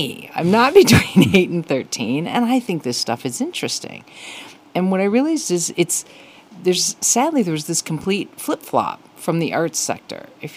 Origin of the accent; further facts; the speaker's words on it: Chicago, Illinois, United States; I mean, I grew up in Chicago and knew about some of it